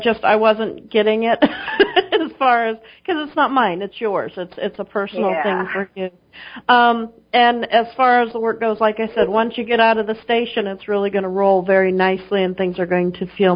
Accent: Alaska, United States; I feel that there's a woman here in my home state that is feeling that type of negativity

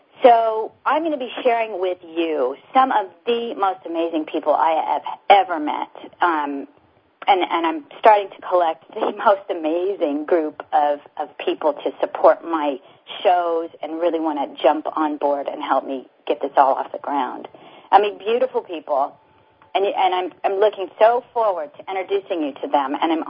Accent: California, United States; I was raised in California. I had I was the California girl. Okay, I never thought I'd ever move from California.

